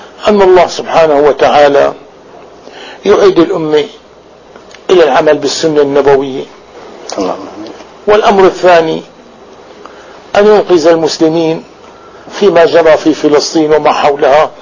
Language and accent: Arabic; Damascus, Damascus Governorate, Syria; also born or lived in Egypt; أسافر إلى أقاصي العراق، تعلمت السباحة في ديالى وأنا دمشقي، وتعلمت اللهجة المصرية وأنا دمشقي في مصر